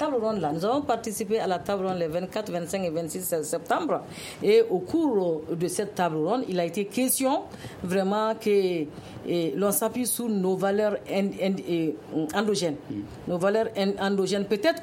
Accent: Mali; Donc moi, je pense que en tant que Malien

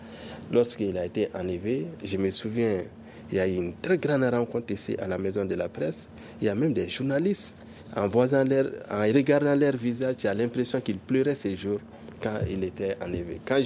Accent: Mali; nous sommes aussi des Maliens, nous mesurons la situation et nous nous conformons également au contexte.

